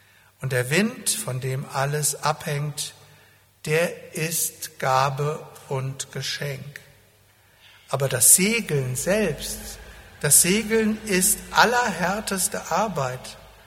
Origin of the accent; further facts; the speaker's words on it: Hesse, Germany; Ich stamme aus Hessen, da hieß es Baba, ei Baba.